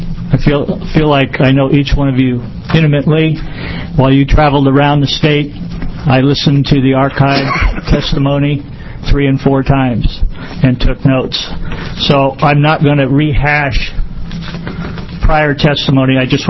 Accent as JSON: {"language": "English", "town": "San Francisco", "region": "California", "country": "United States", "tie": "born there", "said": "I don't have naturalization papers because I was born in San Francisco."}